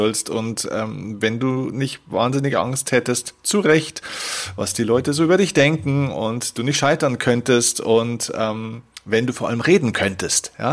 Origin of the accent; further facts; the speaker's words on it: Vilsbiburg, Bavaria, Germany; in meiner Heimatstadt Vilsbiburg, eine kleine 10.000, damals 10.000 Einwohner, Gemeinde